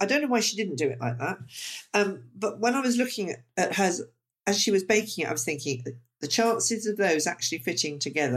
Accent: United Kingdom; So, I don't know, just take it as us British are being a little bit weird.

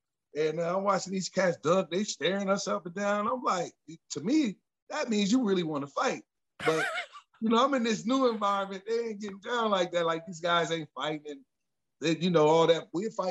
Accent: Columbus, Ohio, United States; Ohio State-Michigan rivalry, because I'm from Columbus.

